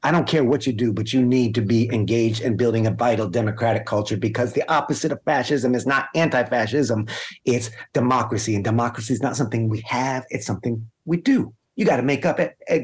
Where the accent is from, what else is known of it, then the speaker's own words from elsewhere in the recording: New York, United States; I was given a reading in my hometown. I was connecting New York, upstate New York, a little blue dot, but a mostly kind of red area.